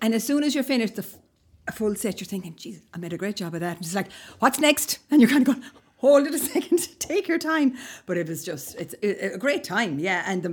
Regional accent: Ballinakil, Connacht, Ireland; I'm from Ballinakil, which is southeast Galway, 10 miles from Loughrea, going towards Clare.

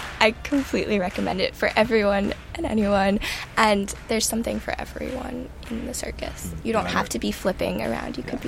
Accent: Cambridge, Massachusetts, United States; I'm 18 years old, and I'm from Cambridge, Massachusetts.

